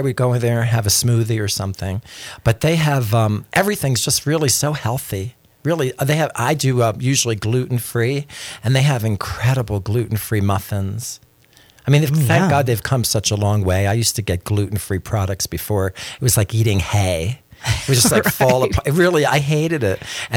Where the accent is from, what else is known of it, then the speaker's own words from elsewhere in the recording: Philadelphia, Pennsylvania, United States; Philadelphia is my hometown.